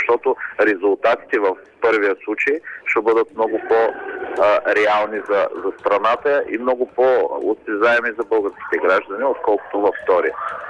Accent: Plovdiv, Plovdiv Province, Bulgaria; понеже съм от Пловдив и едната от големите структури в Пловдив

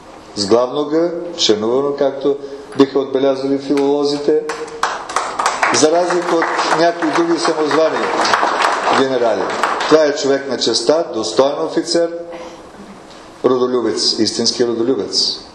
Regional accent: Veliko Tarnovo, Veliko Tarnovo Province, Bulgaria; Идвам от Велико Търново.

